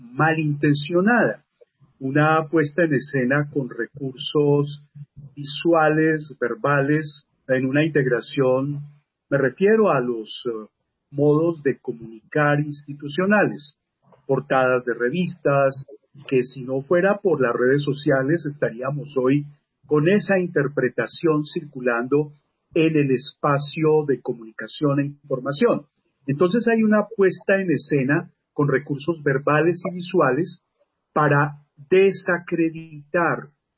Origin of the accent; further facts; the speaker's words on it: Colombia; de nosotros y nosotras como colombianos y colombianas.